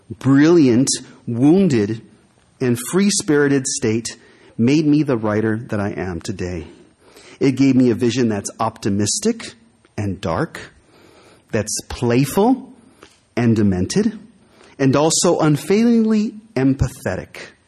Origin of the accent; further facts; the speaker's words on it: California, United States; The Barbarian Nurseries is my own personal therapy session with the legacy of being a Californian.